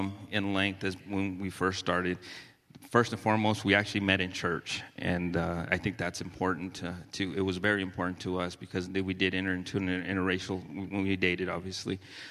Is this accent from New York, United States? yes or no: no; Albuquerque, New Mexico, United States; born there; now in Round Rock, United States; I was born in New Mexico, a small city, big city in Albuquerque.